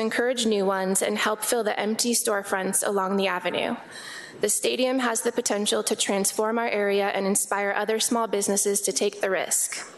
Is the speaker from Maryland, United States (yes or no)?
no; Denver, Colorado, United States; I am from Denver, an East High School graduate.